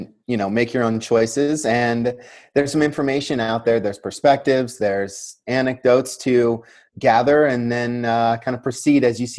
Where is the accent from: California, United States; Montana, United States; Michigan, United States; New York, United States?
Montana, United States; growing up in Montana, this was kind of part of my, you know, family's culture.